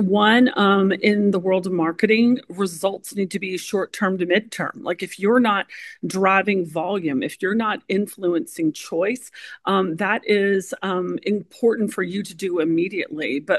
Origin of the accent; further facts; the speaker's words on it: Chattanooga, Tennessee, United States; moved away; Now, my mother could have killed me to move to North Carolina because Chattanooga as my hometown meant my whole family was there.